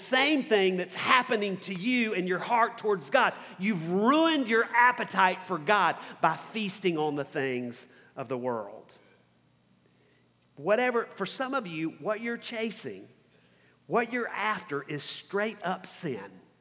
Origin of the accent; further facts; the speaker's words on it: the South, United States; Okay, I grew up in the South.